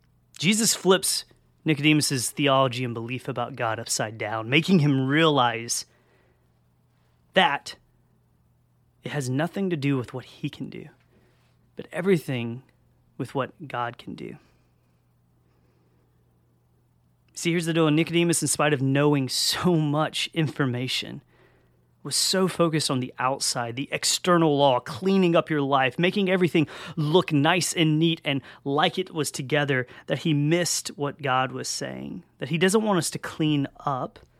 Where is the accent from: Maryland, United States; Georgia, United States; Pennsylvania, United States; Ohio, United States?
Georgia, United States; I'm from Southwest Georgia, and so better or worse, tornadoes are kind of part of life.